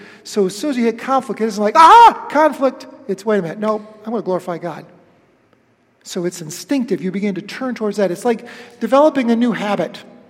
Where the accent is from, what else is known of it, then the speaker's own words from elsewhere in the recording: Webster, United States; A week ago, my wife and I traveled up to Webster, my hometown.